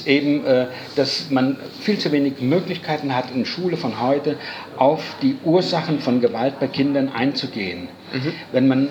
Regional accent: Rhineland-Palatinate, Germany; Ich bin gebürtiger Hunsrücker, wohne in Schneppenbach, ein ganz kleines Dorf.

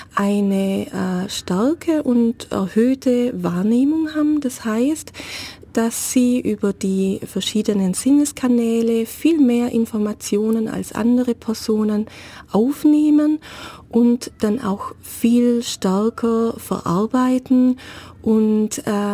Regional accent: Berghülen, Baden-Württemberg, Germany; now in Ulm, Germany; Ich komme ursprünglich aus Berghülen, wohne aber seit vielen Jahren in Ulm und arbeite auch in dieser Stadt.

